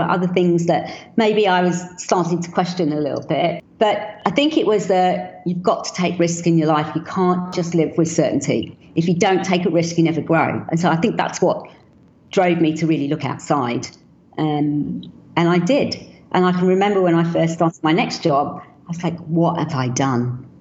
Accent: London, United Kingdom; born there; daughter of immigrants who came to the UK from India back in the very early 60s. I was born in London.

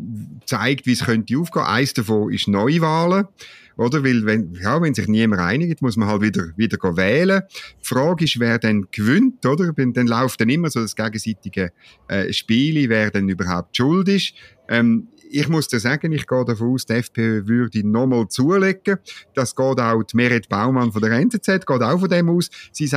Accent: Switzerland; Man fragt sich als Schweizer.

